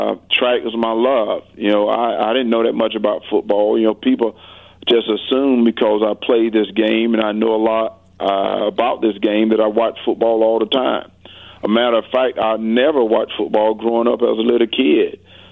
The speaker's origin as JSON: {"language": "English", "region": "Georgia", "country": "United States", "said": "You know, I'm a country boy. You know, I'm from South Georgia. You know, I'm a country boy."}